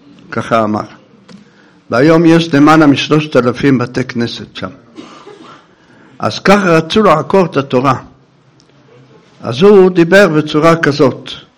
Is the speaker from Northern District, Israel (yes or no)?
no; Jerusalem, Jerusalem District, Israel; born there; כל שבת יש לנו צרות פה בגאולה, עוברים מכוניות. ואיזה היו עוברים מכוניות? אני גר שם, אני נולדתי שם.